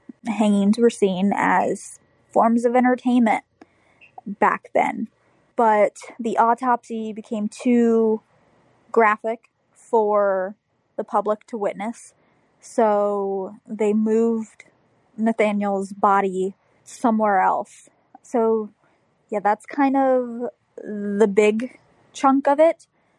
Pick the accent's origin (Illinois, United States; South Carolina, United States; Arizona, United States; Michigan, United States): Illinois, United States; I am from Central Illinois.